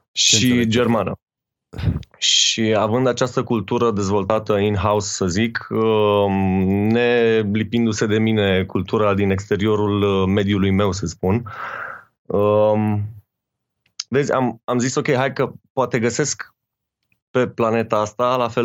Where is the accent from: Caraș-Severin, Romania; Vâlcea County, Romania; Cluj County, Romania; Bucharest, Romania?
Bucharest, Romania; Eu sunt de la București